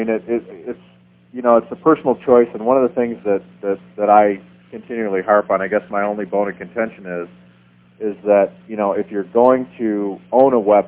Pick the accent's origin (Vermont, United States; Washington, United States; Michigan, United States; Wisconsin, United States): Michigan, United States; And so when snowstorms, I'm from Michigan, when those horrific snowstorms would hit, or, there would be power outages for weeks at a time.